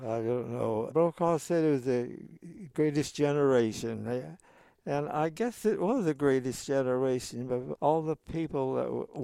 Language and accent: English; United States; I'm thankful that I'm an American. I've been to so many foreign countries now since after the war and have seen different kinds of life. Nothing comes up to our standards. So I'm proud and love to be American.